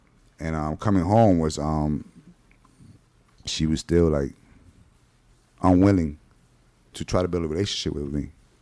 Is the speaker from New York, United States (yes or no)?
yes; New York, United States; and I'm from New York.